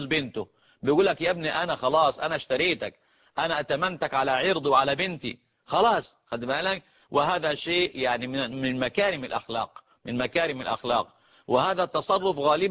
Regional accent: Egypt; الآن طبعا العرف اللي عندنا في مصر ويمكن في بعض البلاد

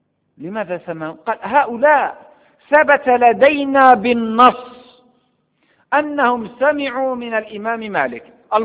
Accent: Morocco; هذا الكتاب مطبوع عندنا في المغرب طبعة وزارة الأوقاف والشؤون الإسلامية،

